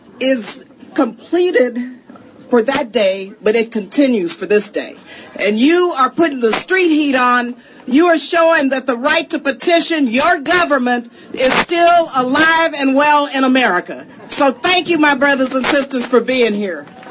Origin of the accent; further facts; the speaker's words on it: Oakland, California, United States; I come from Oakland, California, the home of the Black Panther Party.